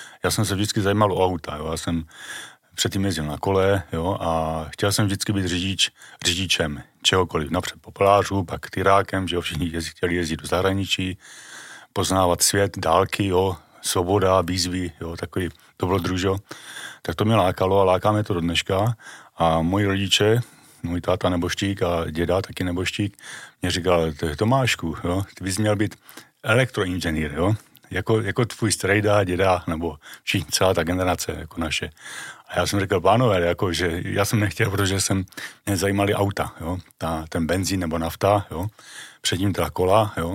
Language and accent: Czech; Olomouc, Olomouc Region, Czechia; born or raised there; also born or lived in Dluhonice